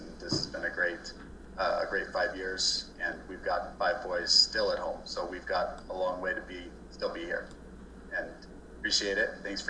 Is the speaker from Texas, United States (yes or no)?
no; Oceanside, California, United States; I grew up in California in a family business directly across the street from the city offices in our town of Oceanside, which is North San Diego County.